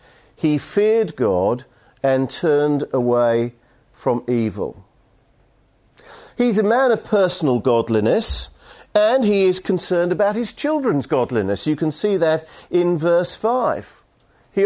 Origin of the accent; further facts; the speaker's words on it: St Helens, North West England, United Kingdom; We're from St. Helens, look at the text.